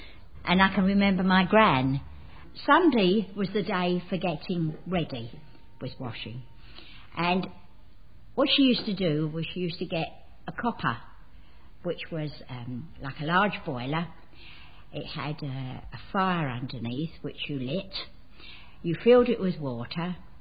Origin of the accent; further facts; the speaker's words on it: London, United Kingdom; I grew up in the East End of London. I was born in 1924.